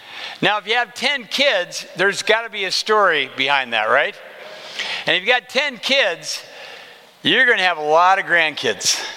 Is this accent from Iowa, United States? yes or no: yes; Des Moines, Iowa, United States; I am from Des Moines, Iowa.